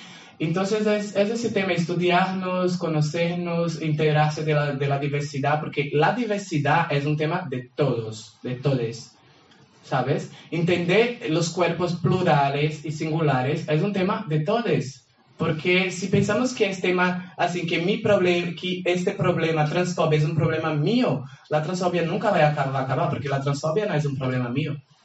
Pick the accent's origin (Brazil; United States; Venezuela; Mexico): Brazil; Spanish is a second language; yo vengo de Brasil, no sé, creo que algunos no me conozcan, vengo de Brasil